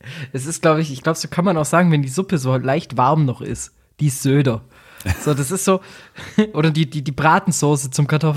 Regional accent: Bavaria, Germany; ist eine Delikatesse bei uns in Bayern

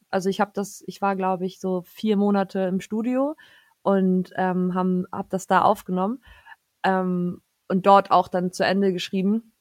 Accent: Hamburg, Germany; ich komme aus Hamburg.

